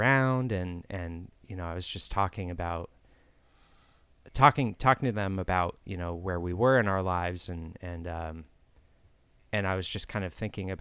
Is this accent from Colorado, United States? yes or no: no; Cambridge, New York, United States; my hometown where I grew up, called, it's Cambridge, New York, which is right by, it's kind of on the border of New York and Vermont.